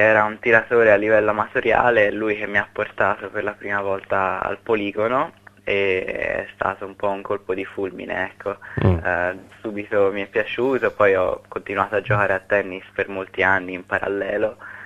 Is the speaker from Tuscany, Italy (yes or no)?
yes; Florence, Tuscany, Italy; appunto altro fiorentino doc